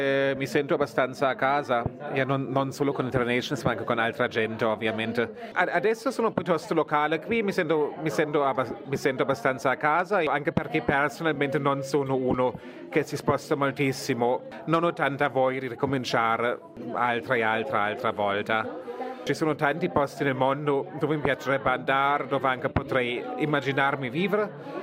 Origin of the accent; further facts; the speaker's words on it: Germany; Italian is a second language; now in Switzerland; sono tedesco, sono qui in Ticino da 6 anni